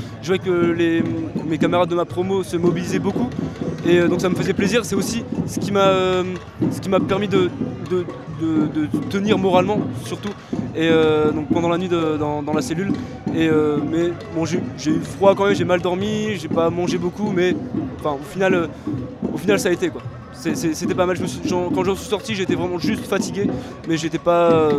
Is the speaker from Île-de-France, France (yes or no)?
no; Arras, Hauts-de-France, France; j'ai 19 ans, je suis originaire d'Arras